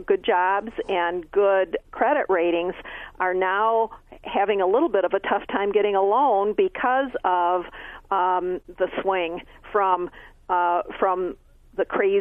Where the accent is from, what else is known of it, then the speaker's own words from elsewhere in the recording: Michigan, United States; I'm from Michigan, and in Michigan, we have been in a down market for maybe 3 or 4 years.